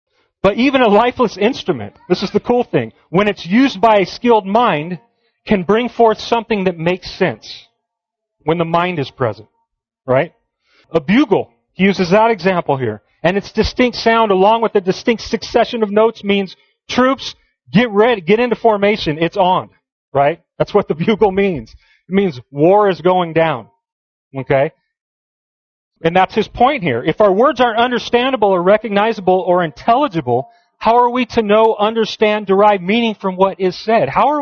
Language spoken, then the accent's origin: English; Los Angeles, California, United States; I grew up in Los Angeles. It's very culturally diverse down there.